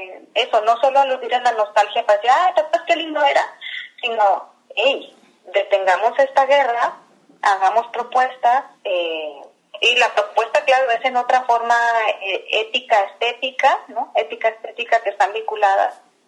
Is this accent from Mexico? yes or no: yes; Puerto Vallarta, Jalisco, Mexico; yo crecí aquí en Vallarta, soy vallartense